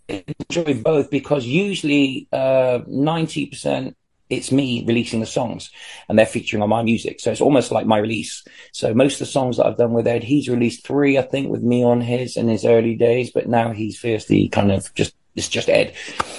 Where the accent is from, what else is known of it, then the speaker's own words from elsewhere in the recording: Bristol, South West England, United Kingdom; I was from Bristol in the UK.